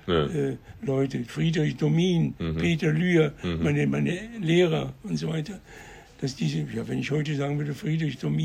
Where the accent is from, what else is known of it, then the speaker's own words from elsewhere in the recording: Marseille, Provence-Alpes-Côte d'Azur, France; wir sind aus Marseille, wir sind Marseille begraben, da gibt es ein Familiengrab